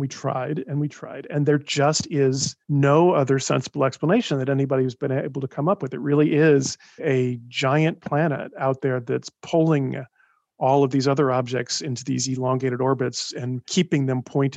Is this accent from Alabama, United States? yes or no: yes; Alabama, United States; I grew up in Northern Alabama, which if people know about Alabama, they might think, that's a weird place.